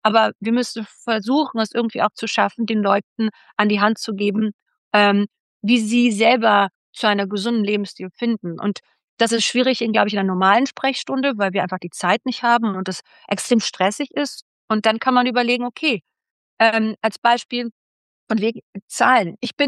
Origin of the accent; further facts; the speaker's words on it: Berlin, Germany; ich komme aus einer Low-Income-Familie. Ich bin im Wedding groß geworden in Berlin und wir hatten nie viel Geld.